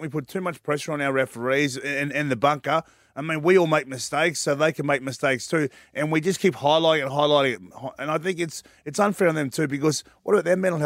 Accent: Queensland, Australia; As a Queenslander

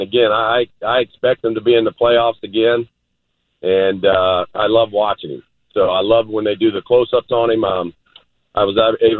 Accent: Houston, Texas, United States; And my hometown team called me off the out of the house to come down there and pitch. And I probably had 3 of my best years at my advanced age pitching for the Astros

